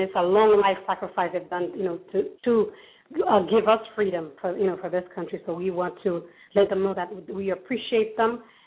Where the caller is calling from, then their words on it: Parkland, Florida, United States; I'm calling from Parkland, Florida.